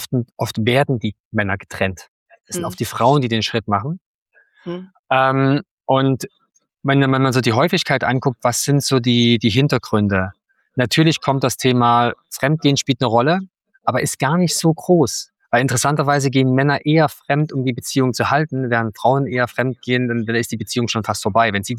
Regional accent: Germany; Ich bin gerade bei meinen Eltern in Chemnitz, meine Eltern vor kurzem darüber gesprochen, ich bin ein Kind der DDR.

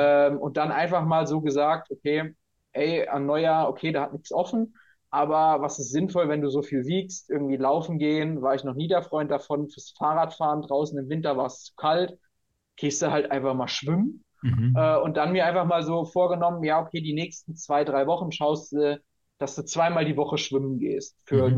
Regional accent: Rhineland-Palatinate, Germany; Ich komme ja aus der Pfalz

